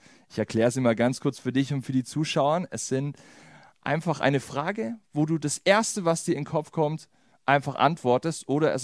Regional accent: Bad Tölz, Bavaria, Germany; born there; now in Fürstenfeldbruck, Germany; ich bin 29 Jahre jung, gebürtig in Tölz. Aktuell wohne ich in Fürstenfeldbruck

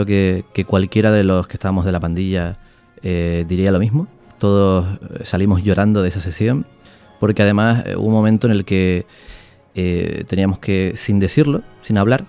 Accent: Canary Islands, Spain; accent: Canarian; somos actores canarios. Y además que actuamos con nuestro acento. No lo tenemos que cambiar

